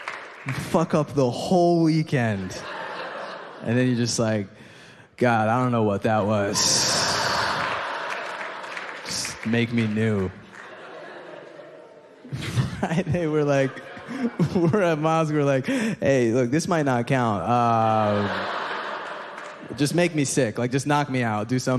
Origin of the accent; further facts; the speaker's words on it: Egypt; And I'd be like, no, man. I'm from Egypt. It's in Africa.